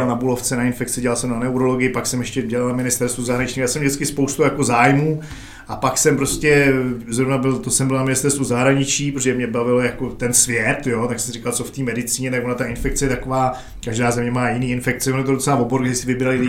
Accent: Prague, Czechia; also born or lived in United States; jako jak jsem Pražák, já jsem opravdu takový ten línej, jako prostě trošku jako s bohemskými sklony, prostě Pražák

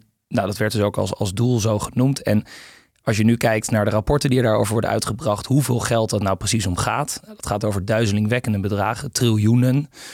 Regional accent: Netherlands; Ik denk dat wij als Nederlanders toch van welke kant je ook bent enige trots voelen voor onze Frans Timmermans

